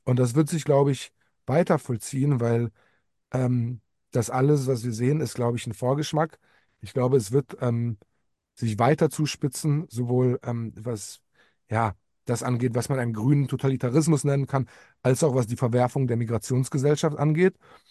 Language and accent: German; Poland; Also ich glaube, es wird am Ende vergleichbar mit den USA oder auch meiner Heimat Polen zwei Pole geben.